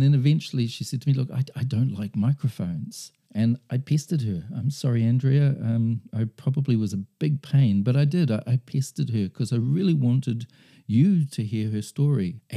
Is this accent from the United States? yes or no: no; New Zealand; I grew up in New Zealand in the 70s and the 80s. That was my schooling years.